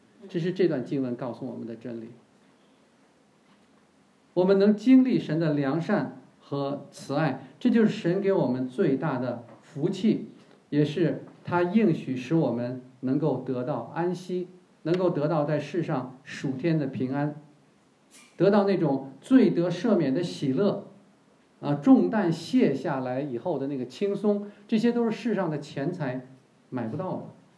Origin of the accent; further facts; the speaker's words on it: China; 他说 Billy Graham 是中国女婿，所以跟我们中国人有关系。